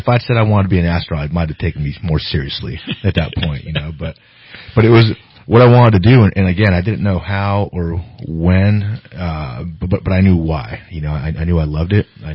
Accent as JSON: {"language": "English", "town": "Santa Rosa", "region": "California", "country": "United States", "tie": "born or raised there", "said": "You know, I grew up in Sonoma County in Santa Rosa, California."}